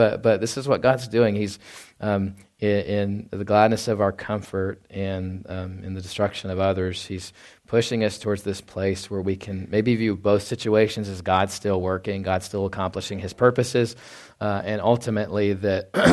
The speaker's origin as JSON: {"language": "English", "town": "Dallas", "region": "Texas", "country": "United States", "tie": "born or raised there", "said": "and I grew up in Dallas-Fort Worth, as you know, and We didn't have a lot of scorching east winds."}